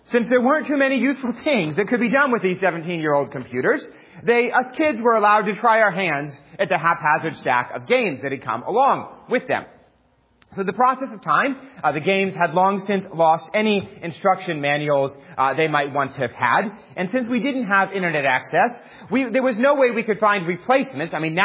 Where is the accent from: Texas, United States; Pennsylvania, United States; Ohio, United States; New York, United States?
New York, United States; New York City; As most of you know, I grew up in New York City.